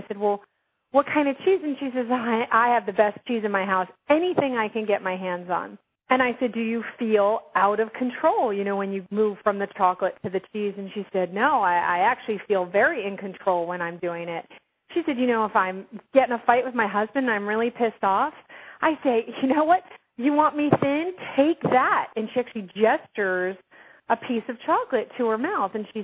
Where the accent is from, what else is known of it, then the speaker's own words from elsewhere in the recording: New York, United States; I'm a New Yorker, I'm a mother, I'm an emotional eater.